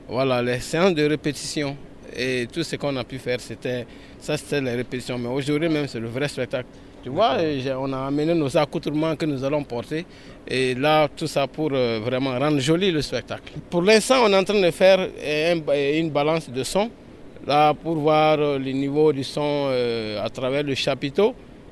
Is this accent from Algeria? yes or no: no; Burkina Faso; Nous sommes arrivés du Burkina depuis le 13 octobre pour ce festival Circa.